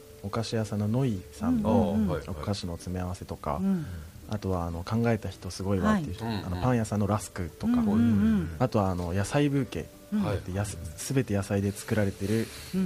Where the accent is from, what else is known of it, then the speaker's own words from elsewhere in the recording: Kiyose, Tokyo, Japan; 僕はあの清瀬市出身で、清瀬で生まれて清瀬で育って、で中学高校と数えきれないほどの活動を清瀬でしてきました。